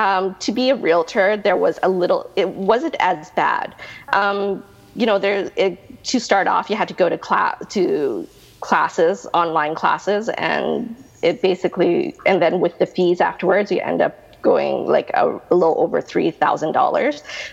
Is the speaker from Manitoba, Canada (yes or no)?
yes; Winnipeg, Manitoba, Canada; I grew up basically at 3 years old. I grew up in Winnipeg, Manitoba.